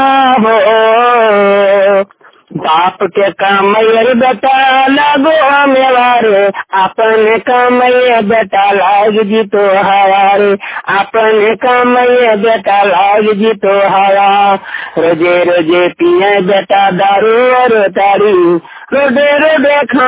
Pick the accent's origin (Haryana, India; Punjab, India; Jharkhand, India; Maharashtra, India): Jharkhand, India; Dhanbad; District Dhanbad Jharkhand का रहने वाला हूँ।